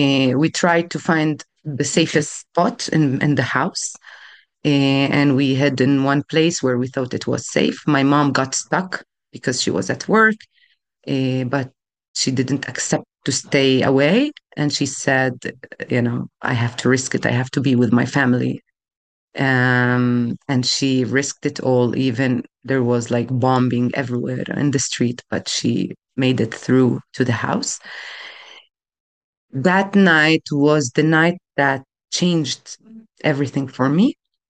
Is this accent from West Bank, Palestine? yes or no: yes; Bethlehem, West Bank, Palestine; I'm from Bethlehem. I was born in Bethlehem, was raised in Bethlehem, and now sitting in Bethlehem.